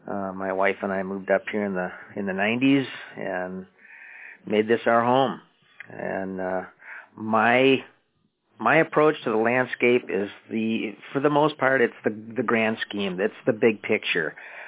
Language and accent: English; Warren, Michigan, United States; Yes, I grew up in Warren, you know, southeast Michigan, and a suburban Detroit area.